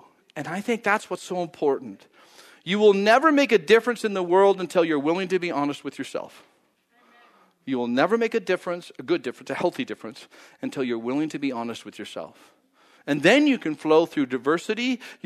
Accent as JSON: {"language": "English", "town": "Boise", "region": "Idaho", "country": "United States", "tie": "born or raised there", "said": "I grew up in Idaho. I grew up in Boise."}